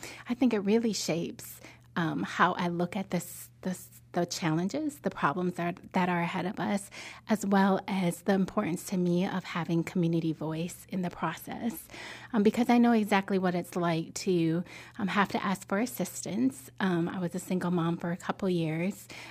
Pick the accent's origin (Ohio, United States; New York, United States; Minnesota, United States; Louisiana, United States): Minnesota, United States; also born or lived in India; So I went from India to northern Minnesota.